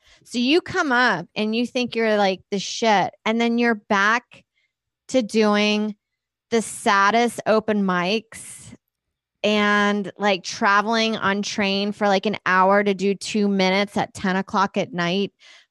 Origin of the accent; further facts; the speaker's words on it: Houston, Texas, United States; I came from Houston where we went up, we did a mic once a week, maybe twice.